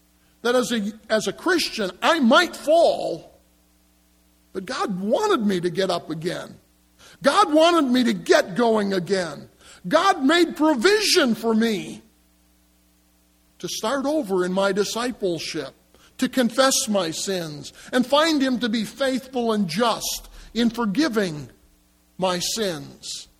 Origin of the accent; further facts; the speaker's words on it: Wisconsin, United States; Now, if you're like me, having been born and raised in the Wisconsin countryside, we knew Ben Franklin's admonition, early to bed and early to rise